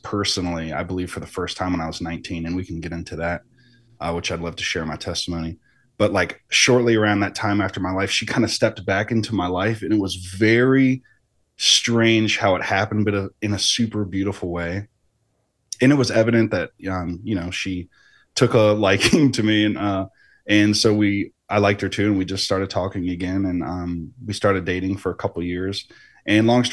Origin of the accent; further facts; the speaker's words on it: Lynchburg, Virginia, United States; but for me, I am from here. I'm zooming in from Lynchburg, VA. That's where I reside.